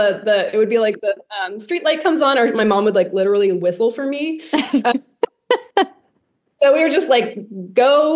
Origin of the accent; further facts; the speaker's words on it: Columbus, Ohio, United States; also born or lived in Chicago; So I'm very Midwestern. So I grew up in Columbus, and I've lived kind of generally in the Midwest with, living in Chicago 10 years